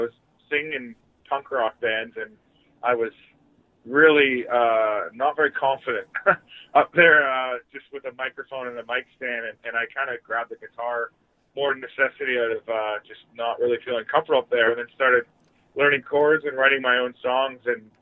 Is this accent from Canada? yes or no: yes; Vancouver, British Columbia, Canada; I grew up in Vancouver area. So when I was growing up in the 90s, you know, the whole Seattle scene was happening like 100 miles from us.